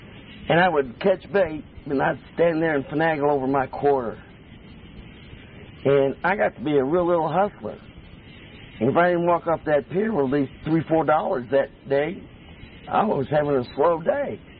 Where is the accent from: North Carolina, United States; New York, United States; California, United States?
California, United States; Long Beach; I grew up on the wharfs and the piers and went fishing. I was born in Long Beach, California. Nobody else from Long Beach?